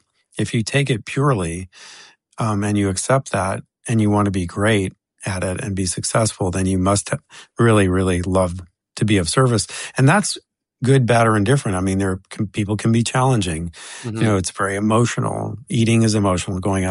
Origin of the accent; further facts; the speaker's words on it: United States; Two were Dutch and I was American. Of course, I was super popular for that reason, like being American number one, but also taking a Dutch slot.